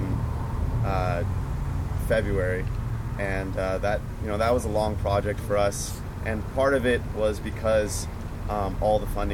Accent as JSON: {"language": "English", "town": "Marin", "region": "California", "country": "United States", "tie": "born or raised there", "said": "Yeah, and I'm actually from Marin."}